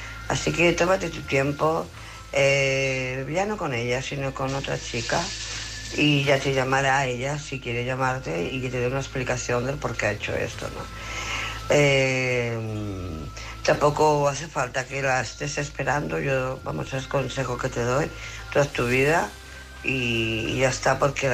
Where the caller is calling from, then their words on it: Barcelona, Catalonia, Spain; de Barcelona.